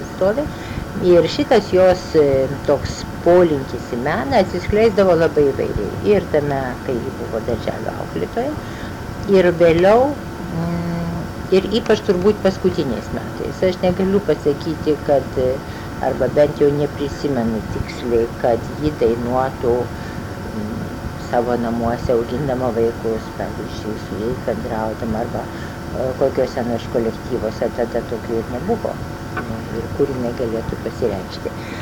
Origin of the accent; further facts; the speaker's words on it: Trakai, Vilnius County, Lithuania; aš irgi augau Trakuose